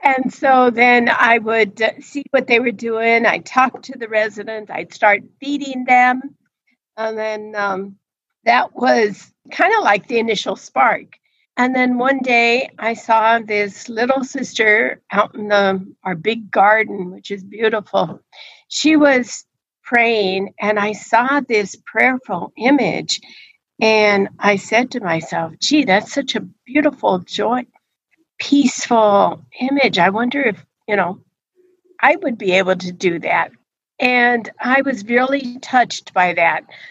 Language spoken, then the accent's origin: English; Denver, Colorado, United States; Well, I was born in Denver and raised.